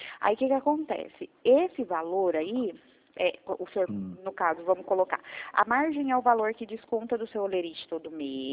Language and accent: Portuguese; Bahia, Brazil; Sou baiana, né?